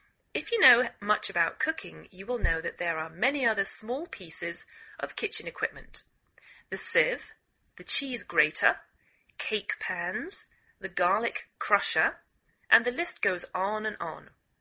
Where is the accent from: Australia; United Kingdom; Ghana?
United Kingdom; England; now in United States